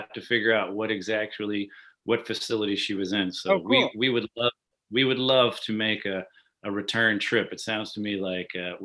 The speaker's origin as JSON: {"language": "English", "town": "Charleston", "region": "South Carolina", "country": "United States", "tie": "born or raised there", "also_born_or_lived": "Hawaii", "said": "So simply put, my dad was a Marine, so I was born in Hawaii, but he went to the Citadel. So as soon as his 4 years were over, he moved us back to Charleston. So I pretty much grew up right here in Charleston"}